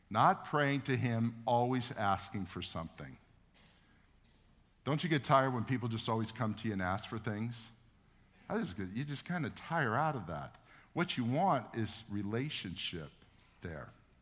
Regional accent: United States; I go, no, I'm an American.

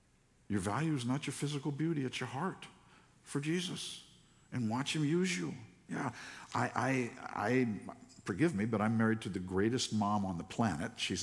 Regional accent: New York City, New York, United States; And I grew up in New York City, so I don't know anything about a farm

